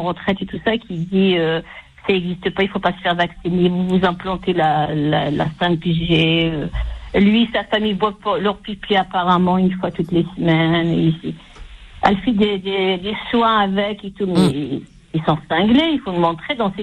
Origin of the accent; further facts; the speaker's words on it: Kabylie, Algeria; Moi aussi, je suis de la Valentiratène, je suis berbère aussi, je suis kabyle.